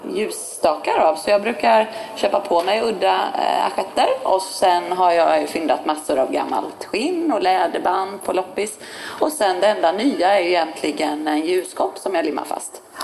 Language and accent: Swedish; Norrland, Sweden; och dessutom är jag uppvuxen med en mamma som tog med mig på mycket loppisar i Norrland